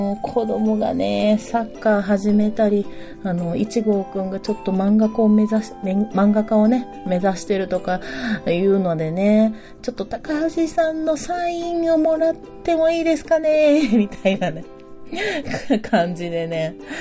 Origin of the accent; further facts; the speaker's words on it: Nara, Japan; まあ、奈良なんだけれども、まあ、母が京都で育ったりとかしたっていうことがあって、親戚も京都が多いんですけどね。